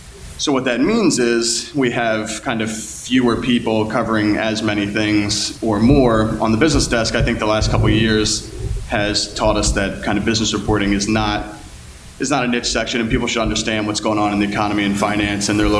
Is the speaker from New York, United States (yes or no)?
no; Dover, Delaware, United States; So I'm from Dover, Delaware, attended school undergraduate at Salisbury University, got out of school 2003.